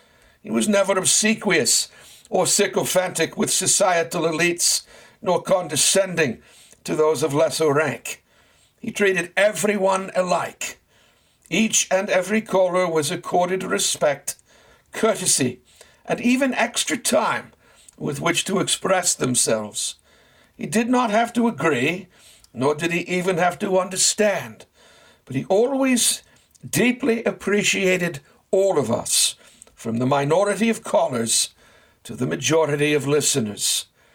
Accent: Boston, Massachusetts, United States; now in Philadelphia, United States; Talk radio had been humming along quite nicely within my hometown of Boston

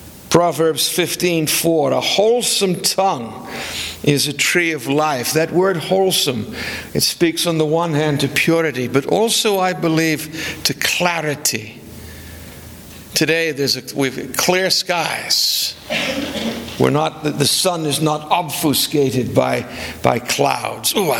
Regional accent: Wales, United Kingdom; I'm a Welshman. We were born with silver tongues in our mouths.

